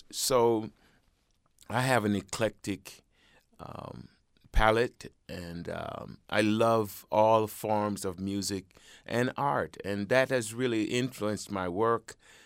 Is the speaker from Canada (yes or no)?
no; Kingston, Kingston Parish, Jamaica; Well, I was born and raised in Kingston, Jamaica.